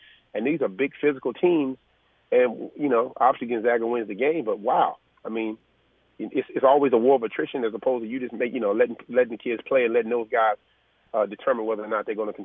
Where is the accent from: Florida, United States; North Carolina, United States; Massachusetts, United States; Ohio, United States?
North Carolina, United States; Charlotte; Obviously, it's always better for me because it was in North Carolina and I'm from Charlotte, which makes it a lot better for me.